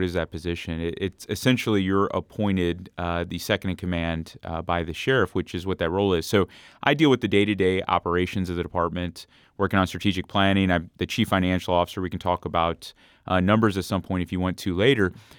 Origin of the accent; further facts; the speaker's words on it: United States; So born and raised in Jefferson County, my family's lived there for generations.